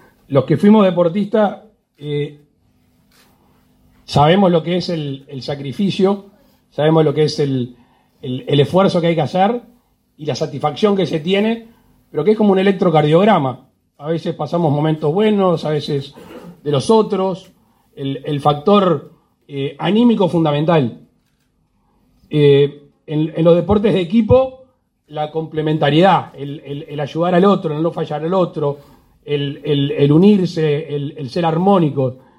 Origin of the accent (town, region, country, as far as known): Uruguay